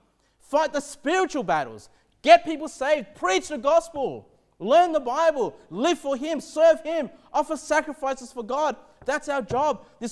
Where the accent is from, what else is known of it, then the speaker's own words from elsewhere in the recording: Australia; I'm an Australian, and I love Australia.